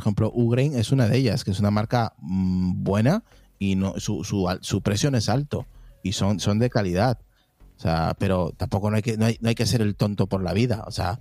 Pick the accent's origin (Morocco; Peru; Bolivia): Peru; accent: neutral; now in Spain; Vivo en el norte y hablo mucho, estoy 24 horas con la gente del norte de aquí de España y como mi acento es muy neutro, pues básicamente no se enteran de que soy de allí porque no tengo un acento.